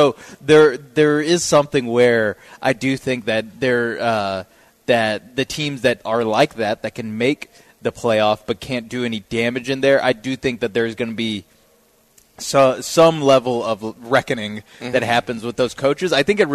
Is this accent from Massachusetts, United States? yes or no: no; Houston, Texas, United States; I'm from Houston.